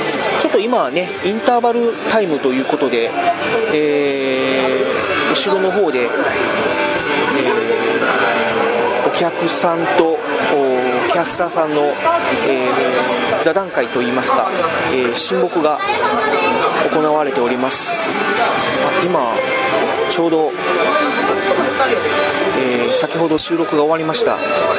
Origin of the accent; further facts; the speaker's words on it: Kobe, Hyogo, Japan; now in Aichi, Japan; もともとはあの神戸の方が出身なんですけど、